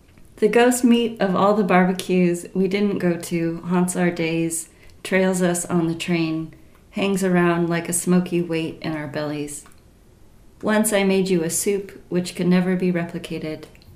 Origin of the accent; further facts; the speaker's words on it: Carson City, Nevada, United States; also born or lived in Reno; now in Seattle, United States; mostly in Nevada, Carson City, and Reno. But I've been in Seattle for over 14 years now.